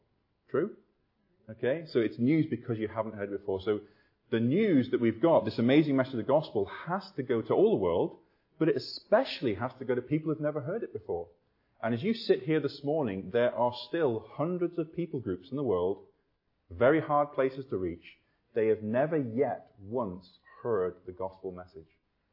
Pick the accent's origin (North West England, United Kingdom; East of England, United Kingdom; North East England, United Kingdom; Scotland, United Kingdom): North West England, United Kingdom; Liverpool; I come from Liverpool. I've had speech therapy, in case you're not sure about the accent.